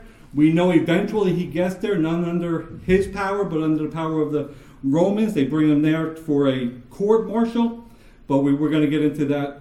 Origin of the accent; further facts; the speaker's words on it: Jackson, United States; I grew up in Jackson. They all kind of stayed in town. I left right after high school. I went off to the Marine Corps, and I never actually been back to Jackson to live.